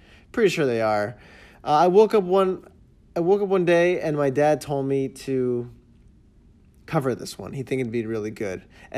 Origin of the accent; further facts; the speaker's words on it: Miami, Florida, United States; born there; I was born in Miami, but I still hate it.